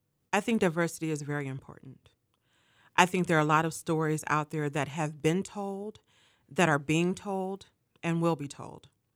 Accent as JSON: {"language": "English", "town": "Pittsburgh", "region": "Pennsylvania", "country": "United States", "tie": "born or raised there", "also_born_or_lived": "Los Angeles", "said": "there are elements of that film that I saw every day growing up in Homewood and in the Lincoln-Larimer area, anywhere on the East End."}